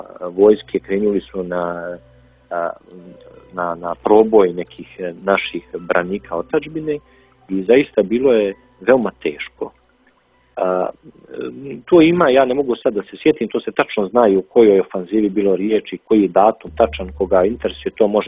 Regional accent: Republika Srpska, Bosnia & Herzegovina; kao čovjeku koji dolazim iz Bosne i Hercegovine, iz Republike Srpske, koji je preživio ratne strahote

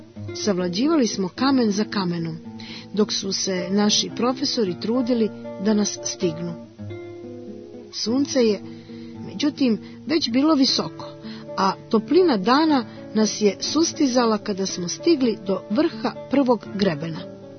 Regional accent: Cetinje, Montenegro; Od najranijeg djetinjstva živio sam u Cetinskoj kotlini.

